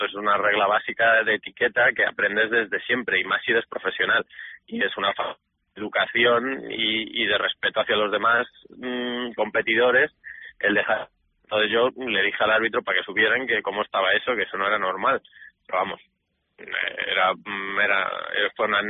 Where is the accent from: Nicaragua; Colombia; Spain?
Spain; como los españoles